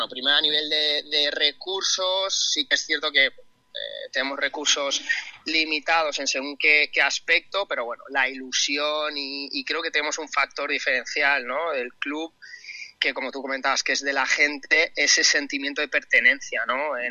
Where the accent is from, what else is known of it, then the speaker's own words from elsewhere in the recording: Valencian Community, Spain; Y también pues un entrenador que para nosotros, y más siendo valencianos, ¿no?